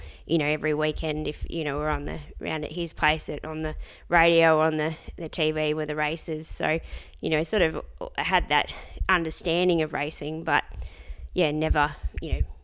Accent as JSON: {"language": "English", "region": "Victoria", "country": "Australia", "also_born_or_lived": "Sydney", "said": "So I'm originally from Gippsland, Victoria, and went to Sydney and did my 5 years up there to be a vet."}